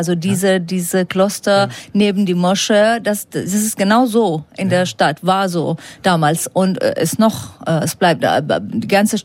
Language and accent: German; Iran; German is a second language; moved away as an adult; now in Paris, France; Ich bin im Iran aufgewachsen und dann bin ich nach Paris gewandelt, weil ich konnte im Iran nicht studieren, weil ich war eine Aktivistin und so weiter. Und, so. Und ich bin seit langem in Paris.